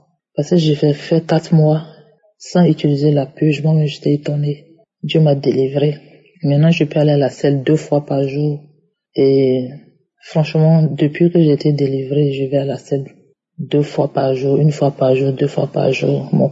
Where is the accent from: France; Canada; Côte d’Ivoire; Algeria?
Côte d’Ivoire; now in London, United Kingdom; Je suis une Ivoirienne résidant à Londres.